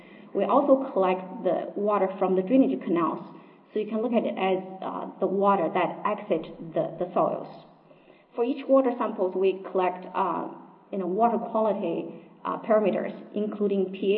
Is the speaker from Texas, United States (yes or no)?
yes; El Paso, Texas, United States; So I'm from El Paso, Texas. That's the western part of the Texas. We border with New Mexico and Mexico.